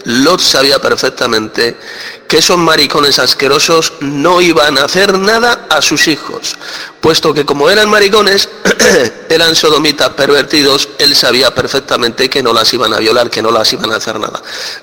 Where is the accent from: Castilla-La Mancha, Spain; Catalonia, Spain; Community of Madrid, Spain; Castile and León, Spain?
Community of Madrid, Spain; Madrid; de Madrid, España.